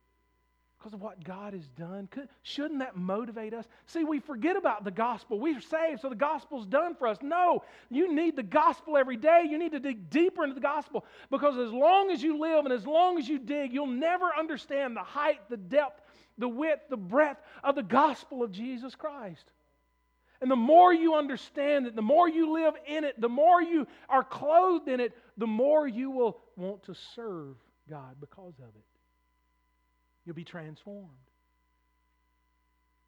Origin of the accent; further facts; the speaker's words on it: United States; I'm a citizen of the United States. I'm an American.